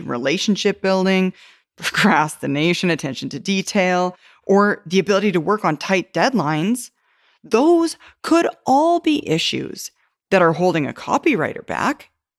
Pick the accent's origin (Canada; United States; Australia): Canada; I'm a Canadian. I should know French.